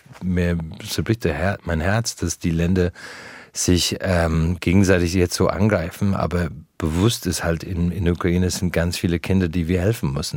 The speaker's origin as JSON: {"language": "German", "country": "Ireland", "tie": "born or raised there", "second_language": "German", "moved": "as an adult", "lives_now": "Germany", "said": "ich bin in einem Dorf in Irland geboren, aufgewachsen und auf einmal hat alles mich nach Deutschland gezogen."}